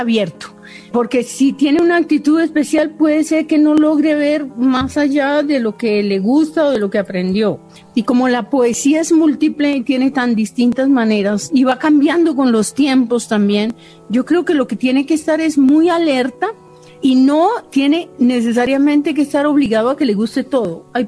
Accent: Amalfi, Antioquia, Colombia; born there; Era, en el momento en que yo nací, era muy remoto, ahora es menos. Era un pueblo del que solo se podía salir, digamos, a la capital en avioneta.

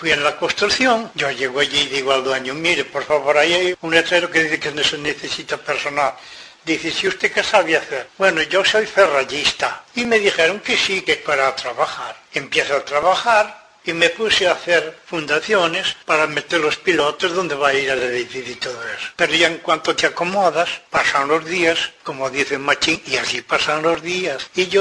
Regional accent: Oleiros, Galicia, Spain; moved away as an adult; also born or lived in Venezuela; soy de La Coruña, Ayuntamiento de Oleiros. Me casé después que me licenciaron del ejército, pero ya debía tener mis 24 o 25 años. Y fui cuando me decidí ir a Venezuela.

